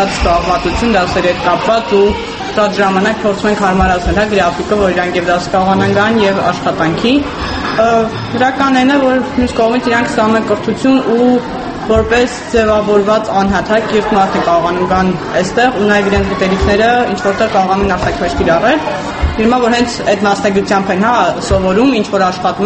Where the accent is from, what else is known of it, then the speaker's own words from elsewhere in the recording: Yerevan, Armenia; Երևանում ապրում եմ ընտանիքիս հետ, Երևանից եմ